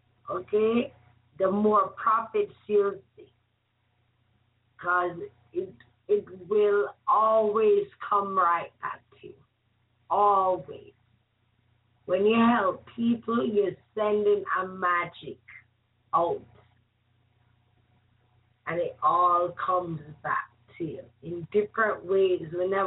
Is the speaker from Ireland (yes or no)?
no; Jamaica; Yes, I'm from Jamaica.